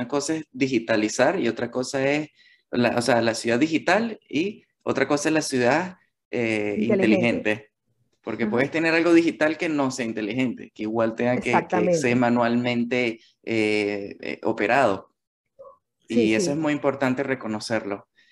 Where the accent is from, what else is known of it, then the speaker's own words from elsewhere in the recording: Venezuela; born there; Venezuela es nuestro país, es donde yo nací y donde siempre voy a querer apoyar.